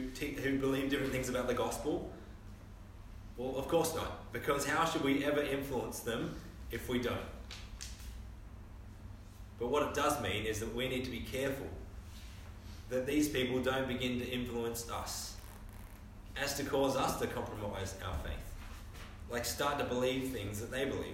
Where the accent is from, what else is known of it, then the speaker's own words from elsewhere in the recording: Terrigal, New South Wales, Australia; around Easter time in my hometown on the Central Coast, at Terrigal Beach, they have a massive ocean swim